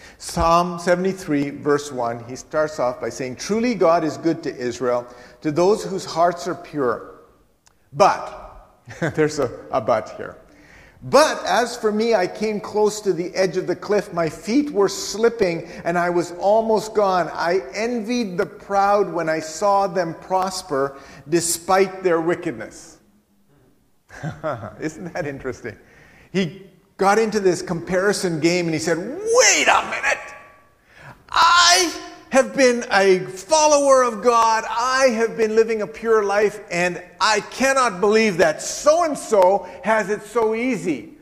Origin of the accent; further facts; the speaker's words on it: Pakistan; born there; I was born in Pakistan.